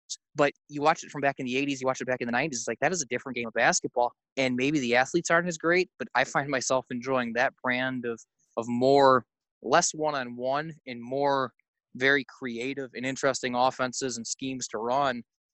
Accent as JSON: {"language": "English", "region": "Illinois", "country": "United States", "tie": "born or raised there", "said": "especially when you're a young boy growing up in Chicagoland."}